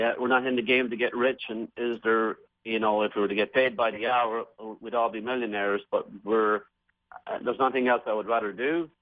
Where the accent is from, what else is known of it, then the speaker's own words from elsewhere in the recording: Ireland; growing up in Ireland, it's just such horse country.